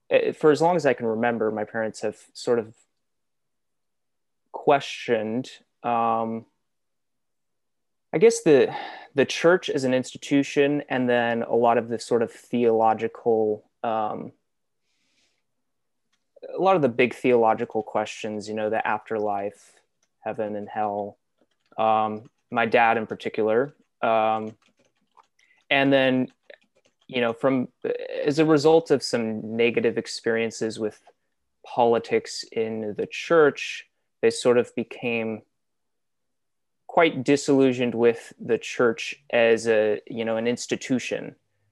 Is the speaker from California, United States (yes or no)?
yes; Santa Cruz, California, United States; So I grew up here in Santa Cruz. I am one of seven children.